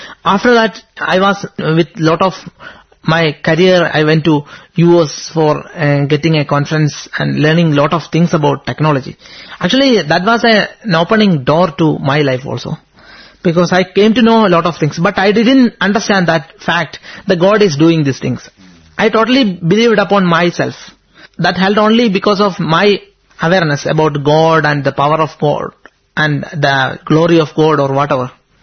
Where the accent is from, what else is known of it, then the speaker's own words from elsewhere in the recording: Kerala, India; from Kerala.